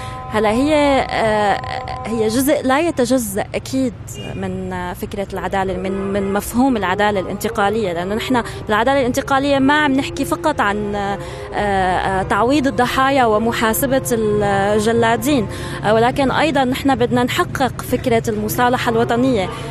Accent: Syria; يعني شو مسؤوليتنا نحن كسوريين

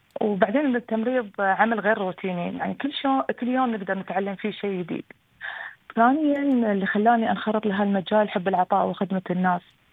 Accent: United Arab Emirates; كإماراتية

